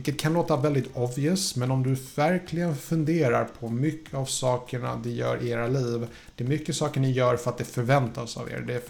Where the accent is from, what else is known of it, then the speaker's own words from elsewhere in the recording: Poland; I min kulturella bakgrund, som jag är från Polen, man har en sån här grej att man önskar folk över julen